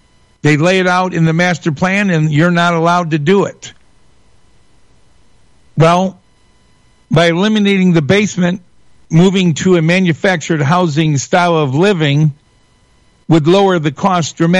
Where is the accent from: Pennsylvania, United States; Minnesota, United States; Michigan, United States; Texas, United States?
Michigan, United States; Granted, I'm from West Michigan. I'm in what is considered a less regulatory area than some other parts of the state